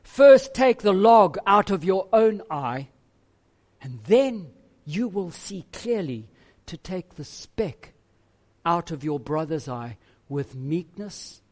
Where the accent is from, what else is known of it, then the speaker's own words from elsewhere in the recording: Zimbabwe; now in South Africa; God no longer looks at me as that dirty, rotten sinner growing up in Zimbabwe, emigrating to South Africa.